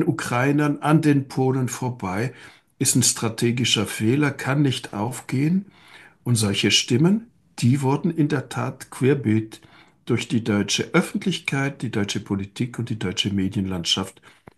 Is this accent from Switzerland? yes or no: yes; Switzerland; Aber gleichzeitig sage ich als Schweizer, man soll dieses Land nie unterschätzen.